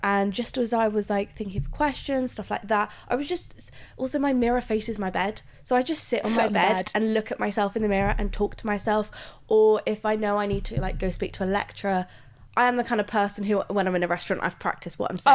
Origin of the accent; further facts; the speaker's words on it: England, United Kingdom; As soon as I'm with an American, we are England. The best country in the world.